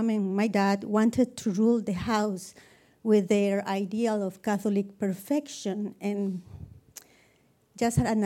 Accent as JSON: {"language": "English", "country": "Costa Rica", "second_language": "English", "moved": "as an adult", "said": "I'm from Costa Rica. I moved here about 2 years ago with my husband"}